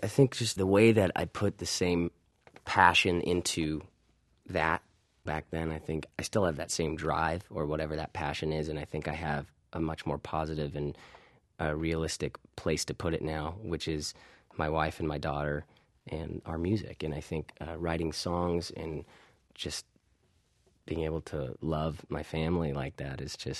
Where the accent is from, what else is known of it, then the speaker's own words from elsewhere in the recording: San Diego, California, United States; I grew up in San Diego, and John did as well